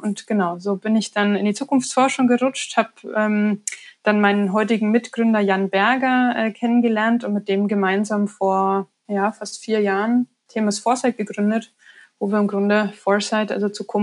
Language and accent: German; Bavaria, Germany; accent: Lower Bavarian dialect; ich bin ursprünglich, man hört es wahrscheinlich ein bisschen an meinem Dialekt, in Bayern aufgewachsen, in Niederbayern, um genau zu sein.